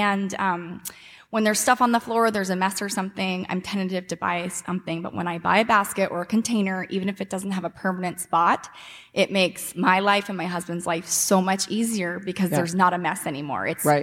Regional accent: Seattle, Washington, United States; I'm from Seattle, too.

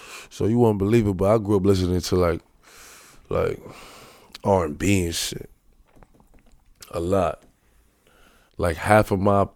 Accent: Brooklyn, New York, United States; It's different. It's different. You know what I'm saying? But it's fun though. It's fun. You know what I'm saying? Like New York, especially Brooklyn.

